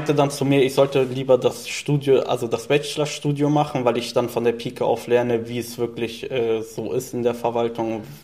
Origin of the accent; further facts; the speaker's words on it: Giessen, Hesse, Germany; Also ich komme gar nicht von hier. Ich komme aus Gießen